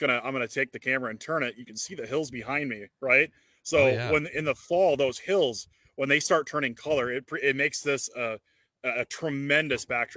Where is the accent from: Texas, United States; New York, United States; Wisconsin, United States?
Wisconsin, United States; Chippewa Valley; I grew up in the Chippewa Valley in northern Wisconsin, so I'm used to lakes and stuff